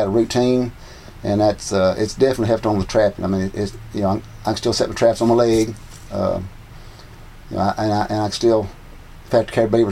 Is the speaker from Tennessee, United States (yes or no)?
yes; Jackson, Tennessee, United States; I am from Jackson, Tennessee.